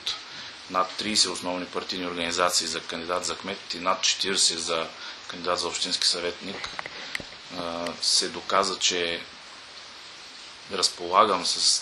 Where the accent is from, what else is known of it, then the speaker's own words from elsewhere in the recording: Veliko Tarnovo, Veliko Tarnovo Province, Bulgaria; Първо, защото аз съм великотърновец. Аз съм роден и израснал съм в Великотърново, обичам града си